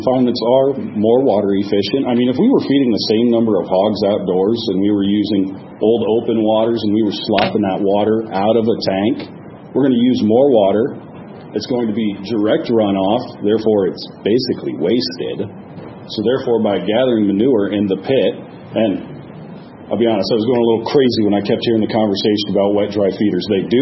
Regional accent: Iowa, United States; I'm from Boone County. I'll clearly state that. I'm not from Story County.

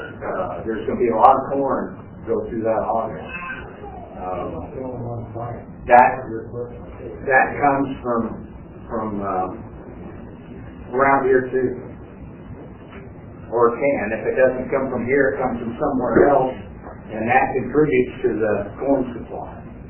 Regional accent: Nashville, Tennessee, United States; from Nashville. I know my lot of people back there.

